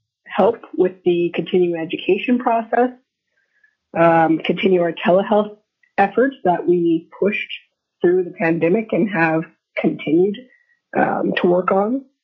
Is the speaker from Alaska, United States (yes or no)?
yes; Eagle River, Alaska, United States; To the Vice Chair … I'm from Eagle River, Alaska